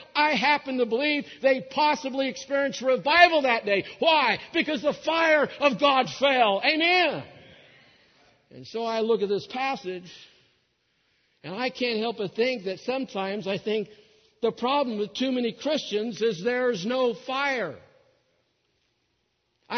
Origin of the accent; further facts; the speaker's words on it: Beaver, Oklahoma, United States; born there; I was born in Beaver, Oklahoma.